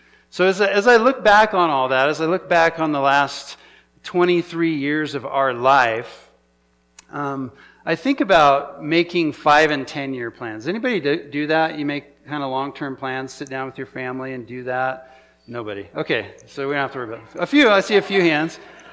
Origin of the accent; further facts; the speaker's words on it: Prineville, Oregon, United States; actually Carrie and I grew up in Prineville. This was our hometown from when we were very young.